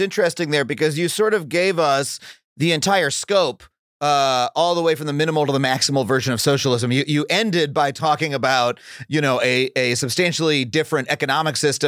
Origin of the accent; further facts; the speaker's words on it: New York, United States; You're talking about like where I grew up on Long Island versus Brownsville, Brooklyn, right?